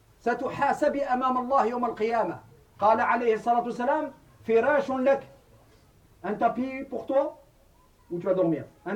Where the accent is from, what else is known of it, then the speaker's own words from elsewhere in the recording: Marseille, Provence-Alpes-Côte d'Azur, France; On est marseillais, on arrache.